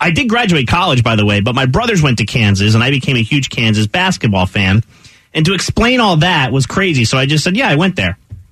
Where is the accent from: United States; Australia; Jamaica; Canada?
Canada; born there; because I was born in Canada.